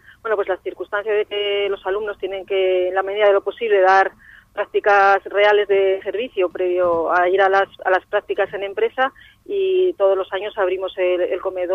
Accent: Asturias, Spain; moved away; Sí, yo soy, bueno, no soy de Cantabria, yo soy de Asturias y llegué aquí en el año 2015.

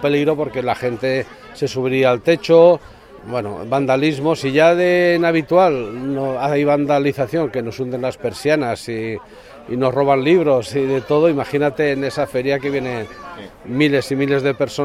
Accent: Valencia, Valencian Community, Spain; now in Cantabria, Spain; Yo vengo de Valencia, lo que tengo más es Mediterráneo y de aquella zona.

